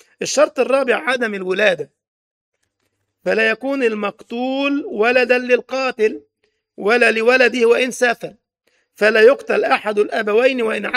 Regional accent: Egypt; وكذلك المعتوه، بيسموه عندنا في مصر العبيط

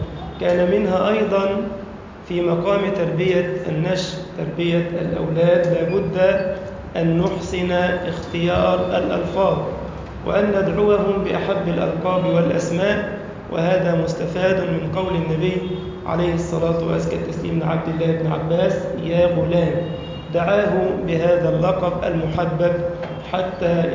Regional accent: Egypt; اللهم اجعل بلدنا مصر سخاء رخاء

